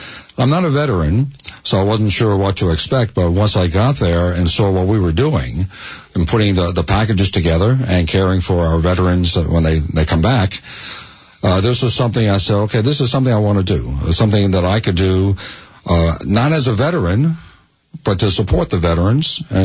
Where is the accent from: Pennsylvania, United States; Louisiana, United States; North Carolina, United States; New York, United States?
New York, United States; Long Island; now in Flanders, United States; Originally from Long Island. Now I live in Flanders, New Jersey.